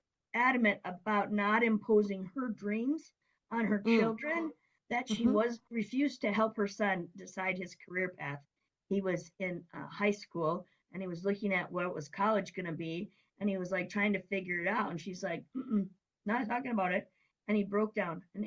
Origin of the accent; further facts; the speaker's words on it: Rochester, Minnesota, United States; And you have to remember, I come from Rochester, Minnesota, home of the Mayo Clinic.